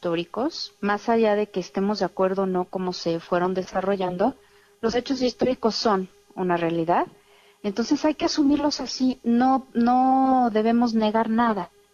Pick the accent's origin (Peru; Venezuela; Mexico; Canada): Mexico; yo creo que como mexicanos y mexicanas, con esta diversidad de identidades, de orígenes, de tradiciones